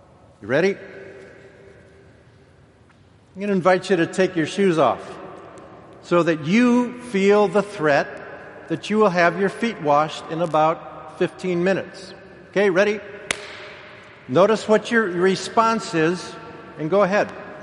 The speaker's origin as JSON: {"language": "English", "country": "Ireland", "said": "What is more important, I think, being an Irish existentialist, more important than whether we say yes or not is why and how we say no."}